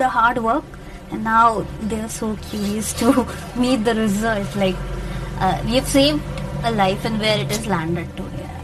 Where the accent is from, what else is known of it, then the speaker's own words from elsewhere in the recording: Bihar, India; They did tell me I am from Bihar, but then more than that, even they didn't know like what's exactly the thing.